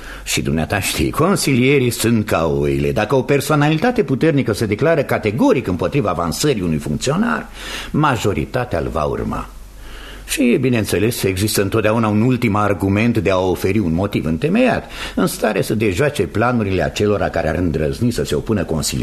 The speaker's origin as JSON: {"language": "Romanian", "town": "Orley", "region": "England", "country": "United Kingdom", "tie": "born or raised there", "said": "M-am născut în Orley. Aici mi-am petrecut toată viața. M-am căsătorit cu o fată tot de aici"}